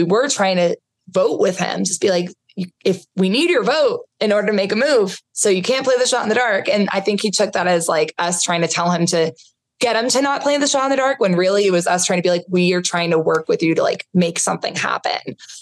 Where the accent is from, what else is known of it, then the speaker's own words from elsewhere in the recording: Boston, Massachusetts, United States; We're both from Boston area.